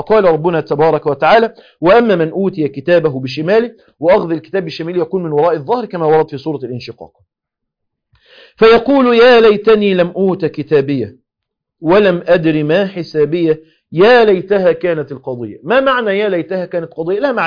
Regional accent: Egypt

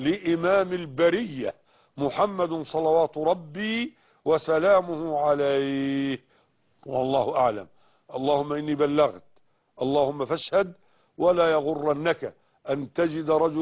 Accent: Egypt; اذا كانت الحكومة المسلمة في بلادنا مصر تسمح بذلك فلا حرج

